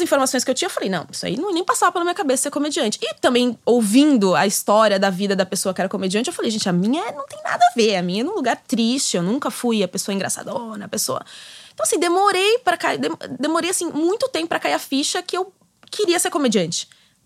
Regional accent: São Paulo, Brazil; Sou de São Paulo.

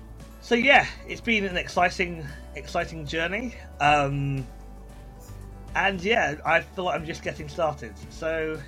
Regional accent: Bath, South West England, United Kingdom; Then I came back to my hometown, which is Bath, here in the south of the UK, and Googled how to make money online.

